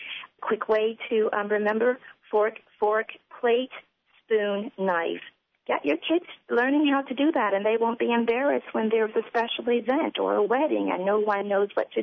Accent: the South, United States; And being a Southerner, y'all and yep and nope wasn't allowed.

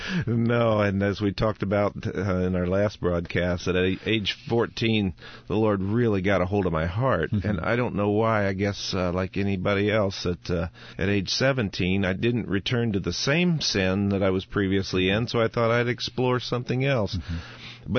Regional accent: Washington, D.C. area, United States; I think my struggle was where I grew up in the Washington, D.C. area

